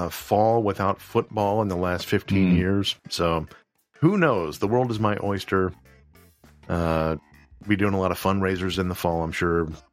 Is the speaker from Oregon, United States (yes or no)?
no; Missouri, United States; born there; also born or lived in Pennsylvania / Tennessee; now in Illinois, United States; I was born in Missouri. I've lived in Pennsylvania and Tennessee